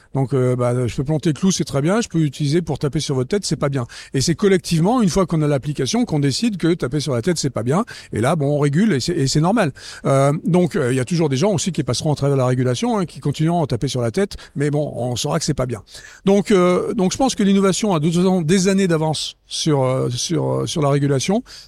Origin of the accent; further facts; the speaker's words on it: France; now in United States; même si j'habite aux États-Unis depuis 30 ans, je suis un Français franchouillard de base